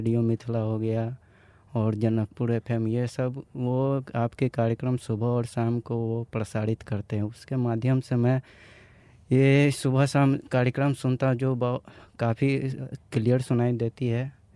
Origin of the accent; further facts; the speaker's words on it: Sitamarhi, Bihar, India; सीतामढ़ी बिहार से मैं आया हूँ। बहुत अच्छा लग रहा है सर। सर, मेरे गांव का नाम बेला मुस्पकौनी है जो सीतामढ़ी डिस्ट्रिक्ट से 36 किलोमीटर दूर उत्तर की तरफ नेपाल बॉर्डर के पास।